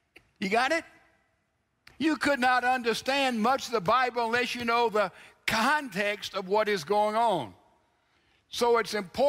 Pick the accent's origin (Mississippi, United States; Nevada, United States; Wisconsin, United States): Mississippi, United States